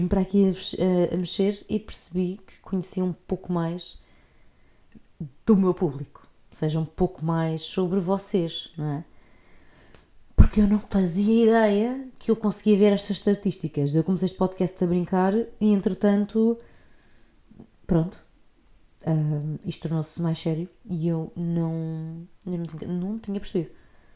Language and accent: Portuguese; Porto, Portugal; born there; o Porto foi onde eu nasci e fico mesmo feliz por sentir que o pessoal do Porto me ouve.